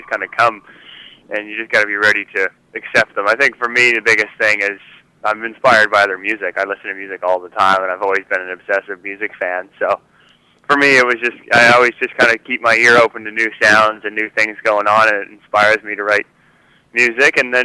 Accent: Fredericton, New Brunswick, Canada; I grew up in Fredericton, and I started in about grade 5.

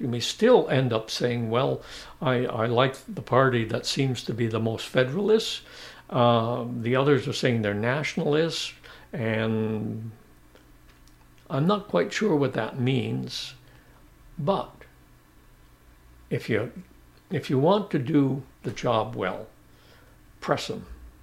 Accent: Quebec, Canada; I'm a Canadian. And where do you live? I live in Quebec. I'm a Quebecer too. I'm a Canadian and I'm a Quebecois. And I'm proud to be. And I'm a townshiper.

